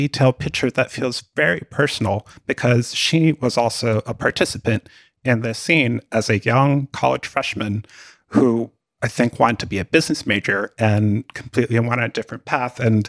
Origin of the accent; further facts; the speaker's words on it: Georgia, United States; I grew up in Georgia, and I went to school at the University of Georgia in Athens.